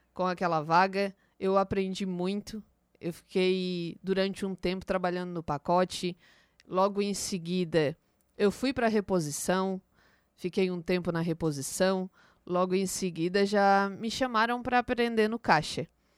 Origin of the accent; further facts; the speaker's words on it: Criciúma, Santa Catarina, Brazil; now in Turvo, Brazil; tem 33 anos, sou natural de Criciúma, estou no Turvo fazem 9 anos, sempre morei em Criciúma, minha família toda é de lá.